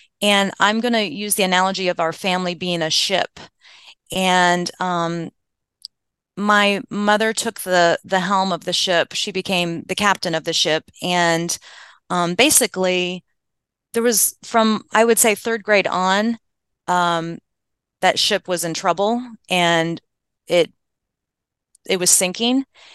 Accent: Ohio, United States; And I really realize I grew up in Ohio, in a farm community, Ohio, and my parents just love Jesus.

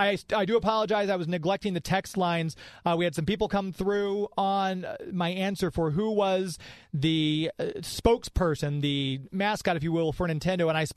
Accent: Missouri, United States; because I grew up in North County, so we'd go to Jamestown Mall.

